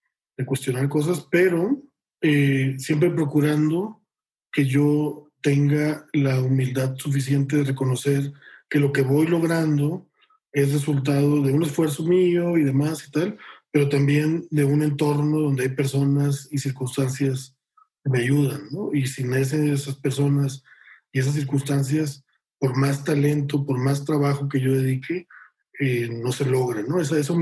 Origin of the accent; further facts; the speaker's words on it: Monterrey, Nuevo León, Mexico; yo soy de Monterrey